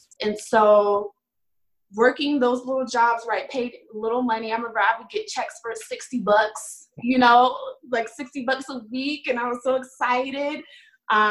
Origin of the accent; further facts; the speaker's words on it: Atlanta, Georgia, United States; I'm from Atlanta, Georgia.